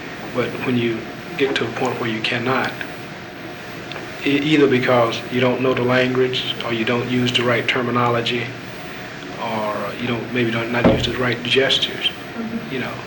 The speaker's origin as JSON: {"language": "English", "town": "Nashville", "region": "Tennessee", "country": "United States", "said": "I didn't want people to know that I was from Nashville."}